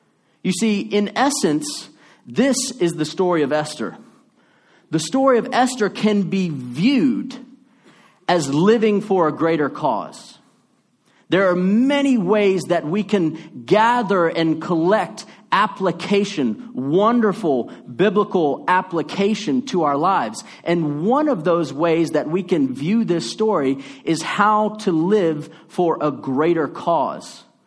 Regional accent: New Orleans, Louisiana, United States; because I'm from New Orleans, the city of New Orleans, and we've got a place like Chow Kit that's called Bourbon Street.

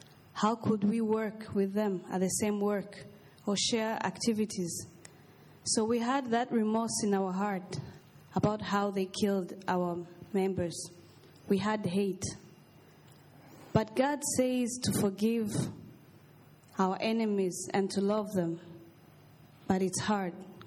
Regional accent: Rwanda; I'm from Rwanda. As you said, our country experienced a genocide in 1994.

